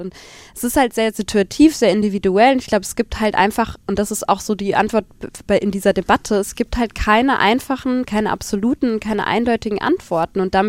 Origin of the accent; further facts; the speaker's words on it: Hesse, Germany; wenn ich halt sage, ich komme aus Hessen